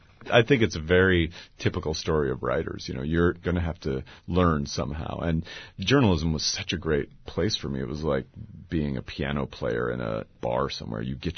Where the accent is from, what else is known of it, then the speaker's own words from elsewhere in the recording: Spokane, Washington, United States; And I had decided, you know, in about 1997, that Spokane, Washington, my hometown, was a flat place to write fiction